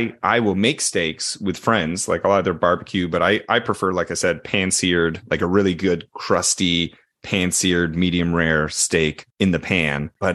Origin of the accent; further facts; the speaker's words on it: Canada; Yeah, because I am Canadian.